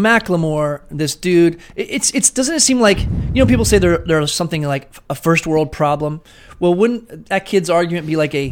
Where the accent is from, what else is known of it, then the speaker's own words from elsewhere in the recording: Florida, United States; I'm from Florida. I've never been to Statesboro.